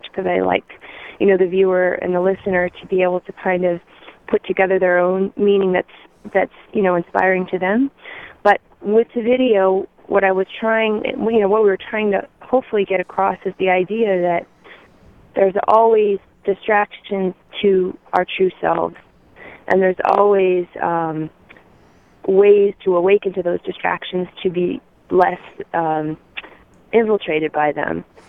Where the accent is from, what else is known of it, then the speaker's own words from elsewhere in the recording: New York, United States; now in Tucson, United States; but also I'm from New York and I used to live on a Congress Street back in Troy, New York.